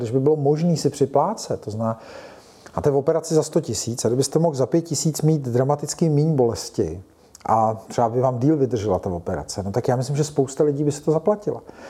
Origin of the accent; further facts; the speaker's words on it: Vysočina Region, Czechia; přece úplně jiný potřeby máte u nás na Vysočině